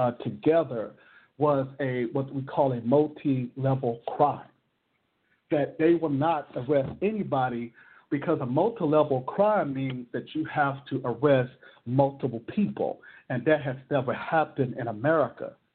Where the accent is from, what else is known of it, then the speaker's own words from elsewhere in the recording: Oklahoma, United States; went on also to work in Oklahoma, my hometown, where Julius Jones is on death row